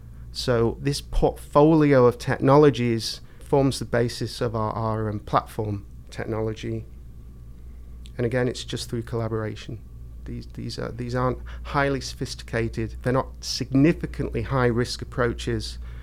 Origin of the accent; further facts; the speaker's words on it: United Kingdom; now in United States; So I'm from Britain, so I'm used to small universities